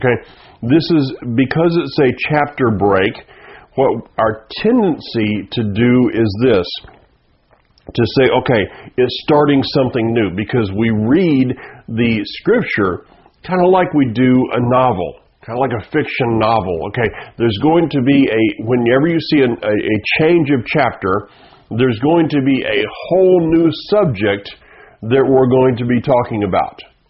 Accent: the South, United States; If you were where I grew up in the South, all planes went to Atlanta before they went to anywhere.

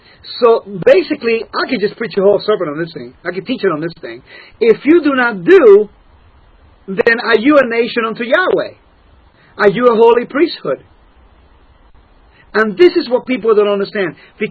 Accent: Puerto Rico; I can speak because I'm from Puerto Rico, and even though I'm a U.S. citizen

